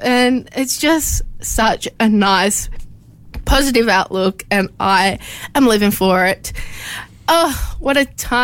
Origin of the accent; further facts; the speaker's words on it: Sydney, New South Wales, Australia; And even when I grew up in Sydney, like, it was very mixed, and it still is.